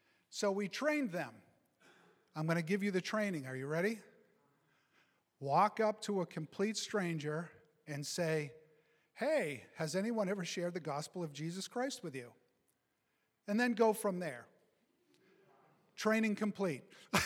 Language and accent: English; New England, United States; Belligerent. We're from New England. That's just what we do.